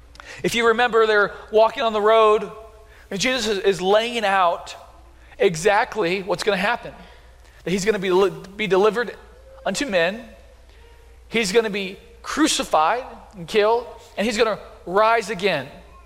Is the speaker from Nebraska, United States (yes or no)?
yes; Beatrice, Nebraska, United States; I grew up in Beatrice, not too far away from here. And so I am a Nebraskan, so I got my Nebraska socks on